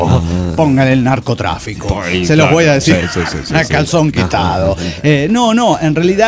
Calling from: Zacatecas, Mexico; de Zacatecas, México.

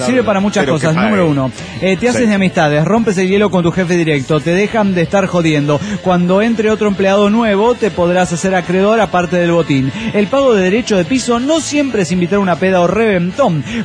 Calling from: Tultitlán, State of Mexico, Mexico; monitorista de Tultitlán.

